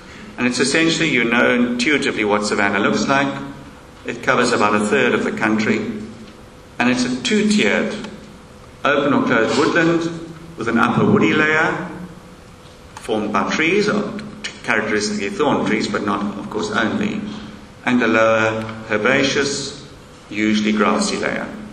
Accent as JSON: {"language": "English", "region": "KwaZulu-Natal", "country": "South Africa", "tie": "born there", "said": "Because I was born in Natal."}